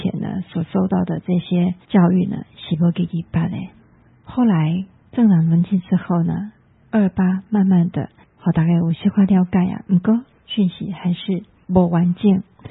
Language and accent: Chinese; Taiwan; 那我们台湾人呢，其实真正长辈会在这过年的时候围炉的时候跟家里孙子说这些悲惨的往事